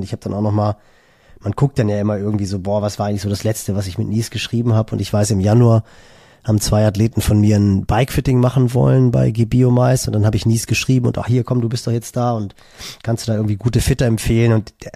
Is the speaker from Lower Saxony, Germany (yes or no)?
no; Hamburg, Germany; ich bin im Norden von Hamburg groß geworden